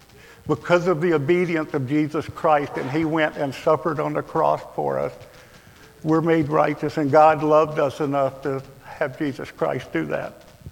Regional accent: Alabama, United States; because I guess I'm from Alabama, so I'm a little simple.

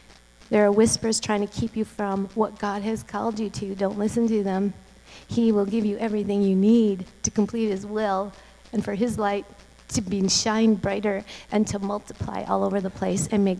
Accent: Cambodia; And I've already told you that I'm from Cambodia, so now I'm going to give you a visual as to where it is.

